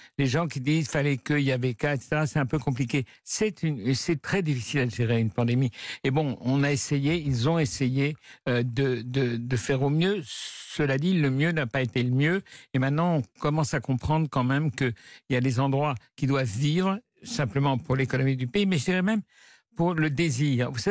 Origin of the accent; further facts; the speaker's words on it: Pyrenees, France; on a quelque chose en commun, c'est qu'on est des Pyrénées tous les deux.